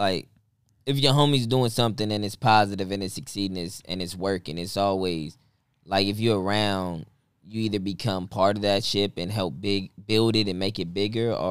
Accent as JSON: {"language": "English", "town": "Los Angeles", "region": "California", "country": "United States", "tie": "born or raised there", "said": "I'm from Los Angeles. I'm from the east side, to be exact, east side of South Central. I grew up on, like, 84th between Main and Broadway."}